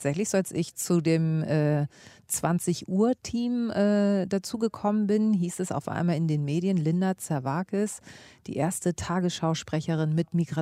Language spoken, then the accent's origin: German; Hamburg, Germany; Meine Eltern sind beide Griechen, ich bin aber in Hamburg geboren.